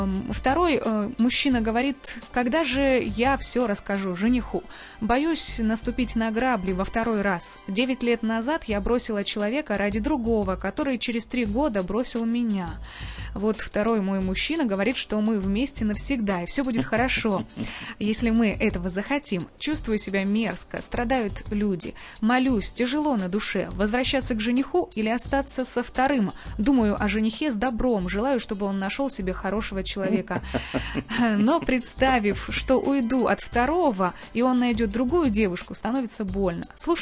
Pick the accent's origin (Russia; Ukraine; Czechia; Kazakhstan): Kazakhstan; я из Казахстана.